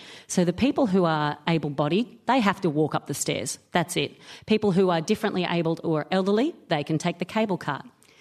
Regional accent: Australia; I'm Australian.

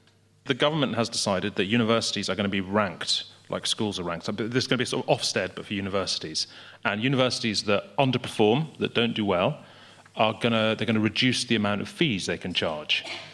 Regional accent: United Kingdom; it's particularly alarming as a Brit because we're lucky in this country.

